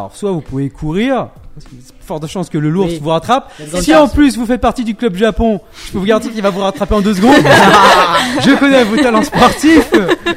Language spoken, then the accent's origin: French; France; Fromage parce que on est français, même si c'est pas en France.